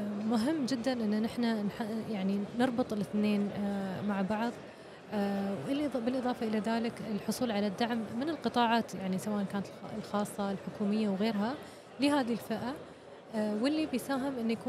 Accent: Sharjah, United Arab Emirates; نفخر أن يكون عندنا في الشارقة منتدى بهذا الحجم

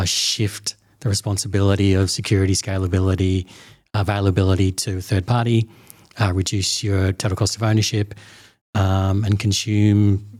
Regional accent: Australia; moved away; I'm an Aussie, so I'm going to try and speak sensibly. I should have started off with g'day, just to get all rolling. I've been in the region 17 years, moved from Australia 2008.

